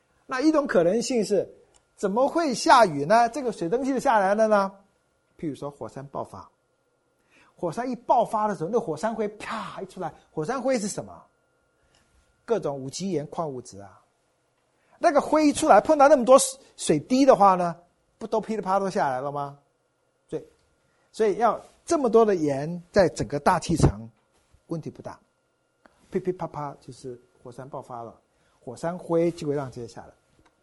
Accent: Taiwan; now in United States; 我在台湾长大的，38度就快死掉了

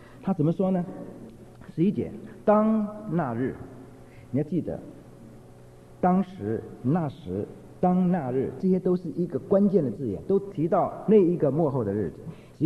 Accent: China; 今天我们在这里的人，不单单我们中国人，不单单是美国人，我们有韩国人

